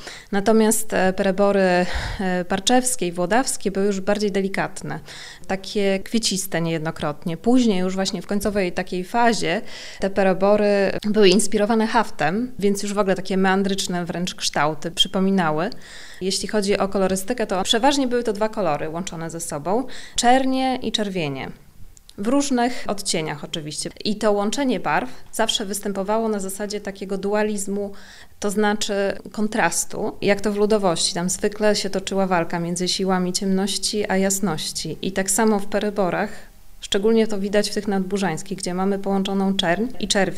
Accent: Chełm, Lublin Voivodeship, Poland; ona mieszkała w takim drewnianym domku na obrzeżach Chełma i ja całe dzieciństwo spędziłam właśnie w tym domku razem z nią.

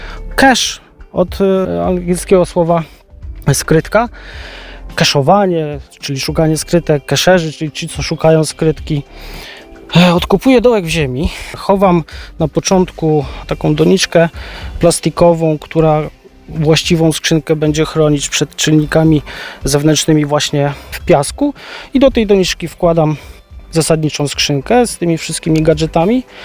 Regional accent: Biłgoraj, Lublin Voivodeship, Poland; Okazało się, że jestem z Biłgoraja.

